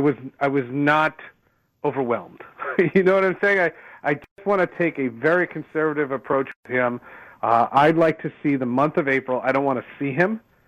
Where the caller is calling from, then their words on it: New Jersey, United States; I'm calling you from Jersey.